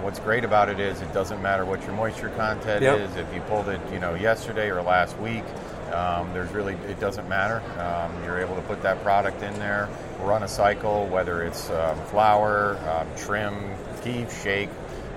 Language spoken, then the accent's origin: English; Georgia, United States; also born or lived in Colorado; I am from Georgia. I've been out there for about 5 years, but I've been in Colorado for about 30 years.